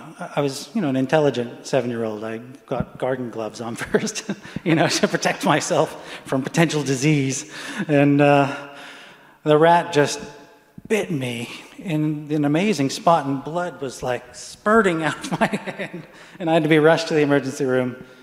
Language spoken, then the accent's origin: English; England, United Kingdom; born there; I was born in England, and a successful collaboration, American-English collaboration.